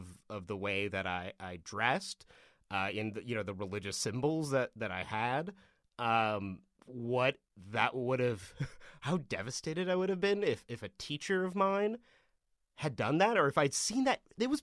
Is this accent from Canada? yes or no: yes; Vancouver, British Columbia, Canada; I grew up around Vancouver, as I'm apt to mention in many a podcast.